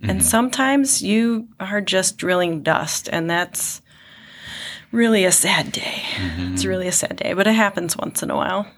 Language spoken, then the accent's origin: English; Mentor, Ohio, United States; I did grow up here. I grew up in Menor, so Menor Headlands Beach was my beach growing up, and always super connected to Lake Erie.